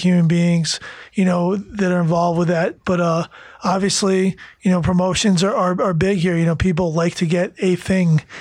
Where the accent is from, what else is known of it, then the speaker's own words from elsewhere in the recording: New York City, New York, United States; born there; I was born in the Bronx.